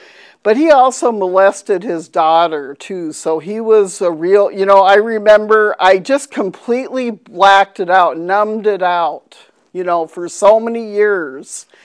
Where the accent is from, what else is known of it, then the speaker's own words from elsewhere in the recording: Minnesota, United States; So I grew up in Minnesota and the beautiful Minnesota with the 10,000 lakes.